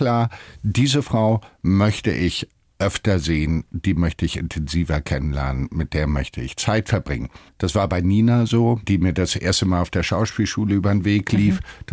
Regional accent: United States; geprägt haben mich die vielen Umzüge als Kind, das Aufwachsen als Amerikaner, die Filme

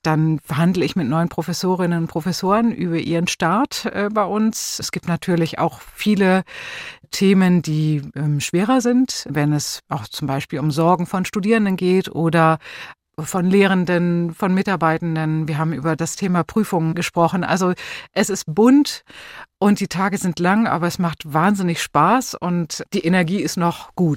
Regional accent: Essen, North Rhine-Westphalia, Germany; Ja, ich aus Essen.

